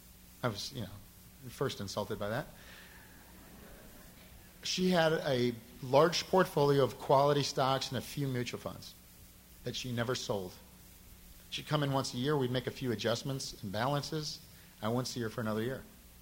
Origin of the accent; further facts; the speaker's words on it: Midwest, United States; I grew up in a very modest, I grew up in the Midwest.